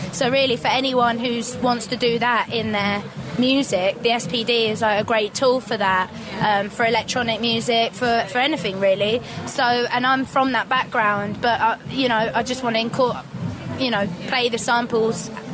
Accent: London, United Kingdom; I'm a Londoner. I'm a London girl.

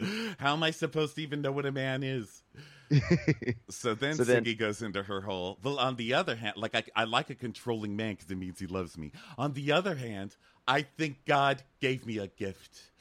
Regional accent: New Jersey, United States; we're gonna have to tell him sorry we're from Jersey.

